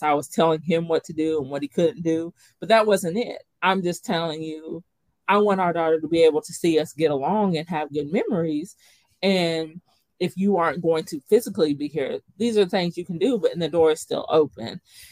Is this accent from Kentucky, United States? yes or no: yes; Somerset, Kentucky, United States; now in Bowling Green, United States; So I didn't grow up in Bowling Green. So when I moved here, it was a different world. I moved here from Somerset, Kentucky.